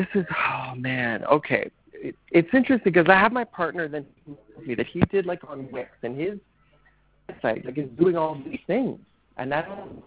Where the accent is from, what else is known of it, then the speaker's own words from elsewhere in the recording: Canada; $650 American for me as a Canadian is going to be close to $1,000.